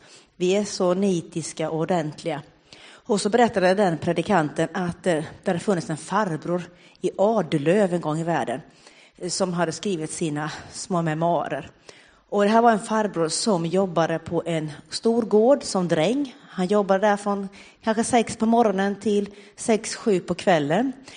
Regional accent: Ödeshög, Östergötland, Sweden; hemma i Ödeshög och sjöng. Och det var jätteroligt för mig att liksom få ta med mina vänner härifrån hem till mina vänner där.

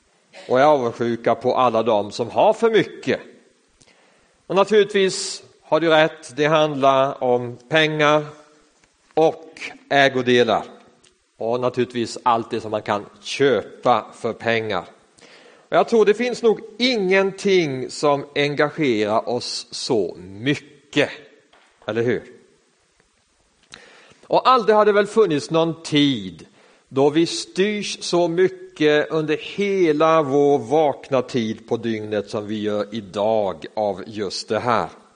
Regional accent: Sweden; Och det är inte bara aktiemarknaden som vi svenskar bevakar som aldrig förr.

